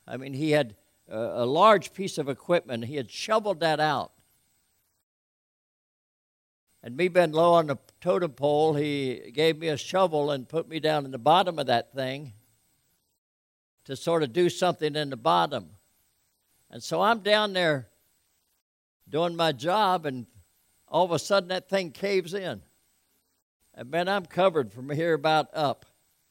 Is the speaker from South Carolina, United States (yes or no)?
no; Elkton, Maryland, United States; I grew up in Elkton, Maryland. Elkton's right off 95. It's between Baltimore and Philly.